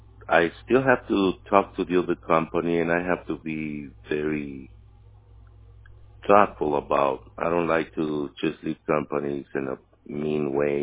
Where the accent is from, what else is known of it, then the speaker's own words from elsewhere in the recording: Mexico; English is a second language; moved away as an adult; now in United States; not a millionaire, I'm a Mexican. I crossed the border. I jumped the border at 19 illegally. Now I'm an American citizen